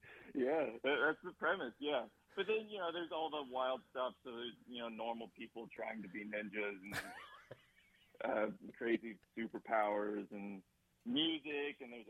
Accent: Indianapolis, Indiana, United States; also born or lived in Las Vegas; Well, yeah, so I grew up in Indianapolis.

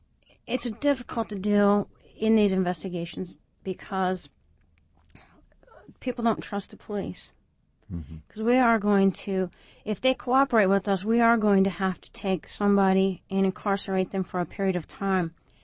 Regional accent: Indiana, United States; I grew up in Porter County, Indiana, Okay. And everybody was blue collar.

